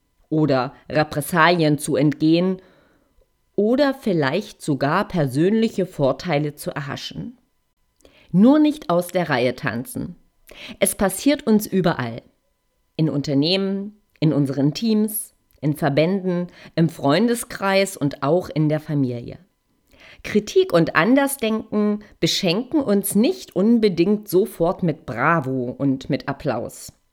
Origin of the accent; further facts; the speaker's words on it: East Germany, Germany; Ich komme aus der DDR und weiß, wovon ich spreche.